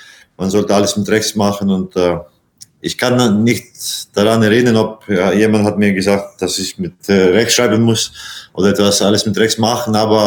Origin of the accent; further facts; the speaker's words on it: Latvia; German is a second language; now in Iceland; mein Heimat, mein so Vaterland, wie man sagt, und das ist natürlich Lettland.